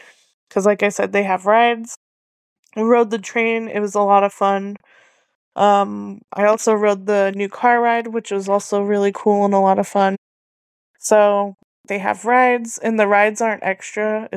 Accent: Las Cruces, New Mexico, United States; because I'm from Las Cruces, New Mexico, which is close to Hatch, and we have amazing green chili.

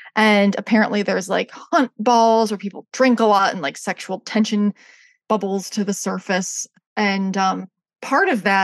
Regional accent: United States; And I have to say that as an American, I'm triggered

